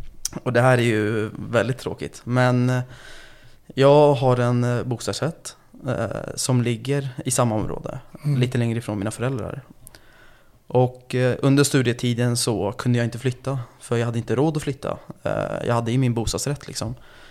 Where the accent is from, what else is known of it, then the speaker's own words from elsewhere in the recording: Stockholm, Stockholm County, Sweden; Jag är uppvuxen i en förort i södra Stockholm. Det är en utsatt förort, kan jag säga rakt av.